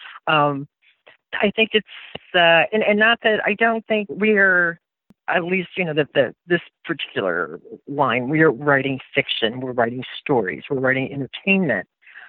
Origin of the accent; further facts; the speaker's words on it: the South, United States; I'm from the South, so we see an awful lot of storm damages.